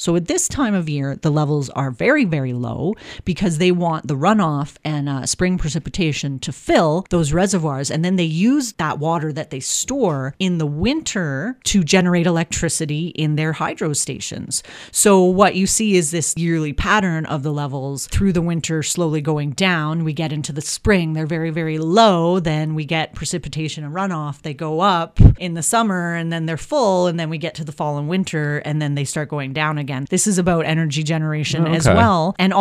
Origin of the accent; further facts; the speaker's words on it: Canada; We're Canadian and totally. We're on live radio. We got to talk about weather.